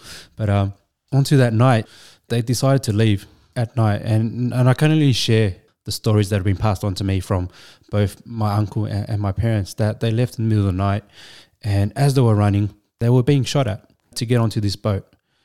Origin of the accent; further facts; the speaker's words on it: Hong Kong; born there; And I was born in Hong Kong. I was born in an English-speaking hospital.